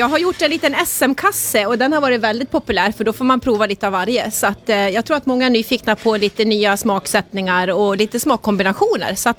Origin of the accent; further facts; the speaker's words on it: Dalarna County, Sweden; now in Lidköping, Sweden; Ja, jag är ju Dalkulla så det är helt förvirrande. Men jag har bott i Lidköping i 20 år. Så att dialekten, jag har svårt med västgötskan men jag gillar att bo där så att jag har blivit kvar.